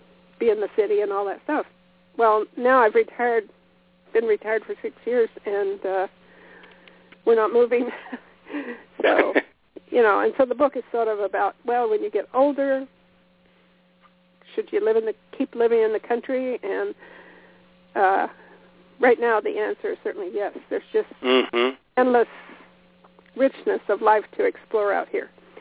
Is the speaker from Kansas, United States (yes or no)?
yes; Kansas, United States; born there; my parents had raised sheep for a while when I was born in Kansas.